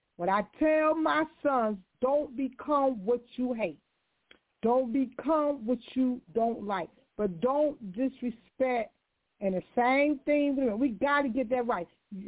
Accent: Newark, New Jersey, United States; Like when I grew up in Jersey and I'm from Newark, they showed me scared straight, and I was scared.

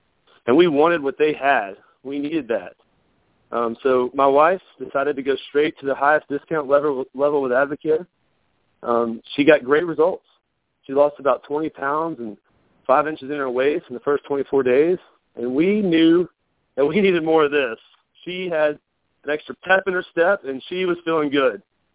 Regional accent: Chattanooga, Tennessee, United States; We are from Chattanooga.

